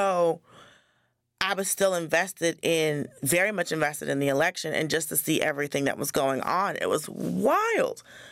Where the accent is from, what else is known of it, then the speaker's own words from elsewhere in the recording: Atlanta, Georgia, United States; I grew up in Atlanta.